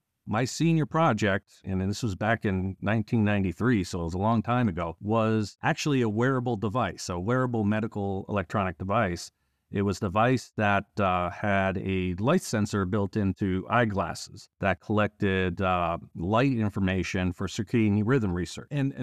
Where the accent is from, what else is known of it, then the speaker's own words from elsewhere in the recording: Erie, Pennsylvania, United States; moved away as an adult; Well, I grew up in Erie, Pennsylvania. That's right on the lake on the northwestern side of Pennsylvania. Went to elementary school and middle school and high school there, and then eventually went to Boston for college.